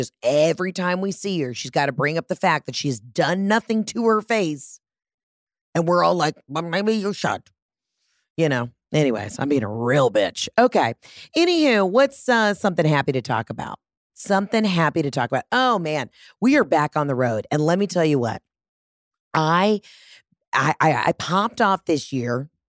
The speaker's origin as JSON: {"language": "English", "town": "Atlanta", "region": "Georgia", "country": "United States", "said": "Like, I'm from Atlanta, Georgia. We have a huge city."}